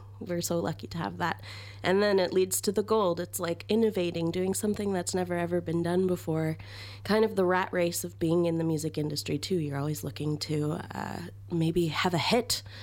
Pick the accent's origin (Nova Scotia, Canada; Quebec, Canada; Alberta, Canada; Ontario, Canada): Nova Scotia, Canada; Yeah. And we're from Nova Scotia. It's a long way away, halfway across the world for sure.